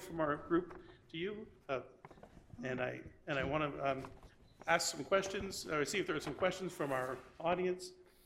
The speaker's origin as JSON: {"language": "English", "country": "Canada", "said": "and it makes me proud as a Canadian"}